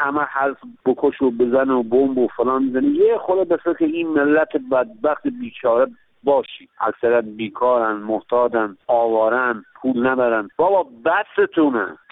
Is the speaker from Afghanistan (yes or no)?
no; Iran; البته ما ایرانی هستیم و ایران رو دوست داریم